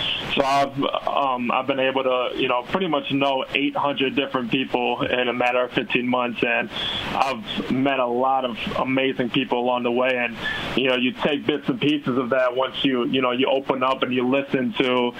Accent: Scottsdale, Arizona, United States; also born or lived in Madison, Wisconsin; Yeah, so I was born in Madison, Wisconsin. Both my parents went to University of Wisconsin. And then, you know, my eighth grade year, our family decided to move out to Scottsdale, Arizona.

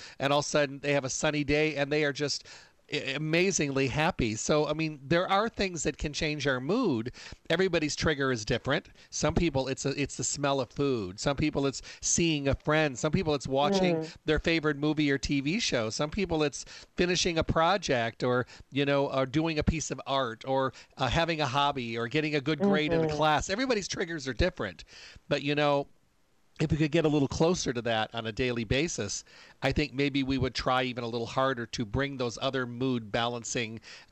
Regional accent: Michigan, United States; and I'm from Michigan originally

